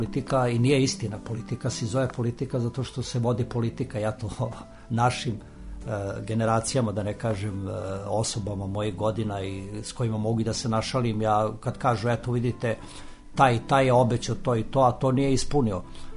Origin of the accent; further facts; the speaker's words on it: Selevac, Šumadija and Western Serbia, Serbia; ja sam došao iz Selevca i radim po ugovoru u ovom servisu